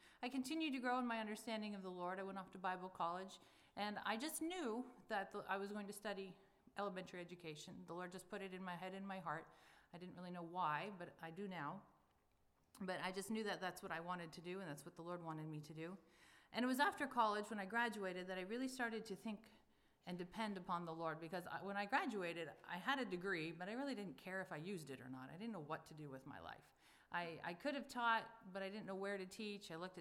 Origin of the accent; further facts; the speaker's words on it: Alaska, United States; I grew up in Alaska. My parents were missionaries up there. I grew up in a small little town called Leavelock, Alaska. It's a bush village, and it was a town of about 100 people.